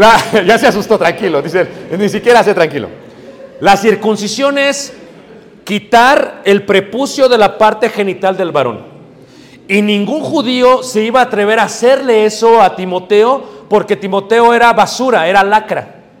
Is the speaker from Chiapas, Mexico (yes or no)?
no; Mexico City, Mexico; yo crecí en Ciudad de México